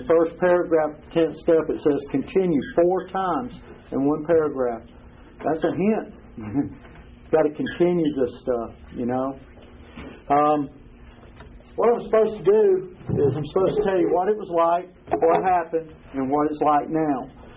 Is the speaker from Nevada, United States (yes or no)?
no; Cahaba Heights, Alabama, United States; I was raised out in Cahaba Heights mostly.